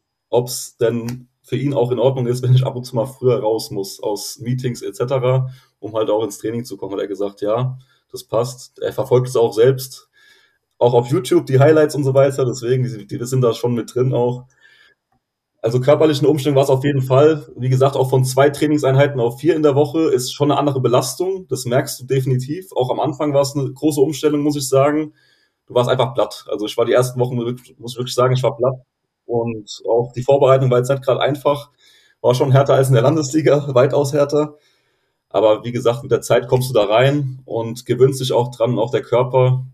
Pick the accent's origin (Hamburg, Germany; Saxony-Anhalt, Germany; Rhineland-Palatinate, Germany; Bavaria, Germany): Rhineland-Palatinate, Germany; Worms; born there; now in Lampertheim, Germany; ich bin in Worms geboren, wohne in Lambertheim, ist nicht weit.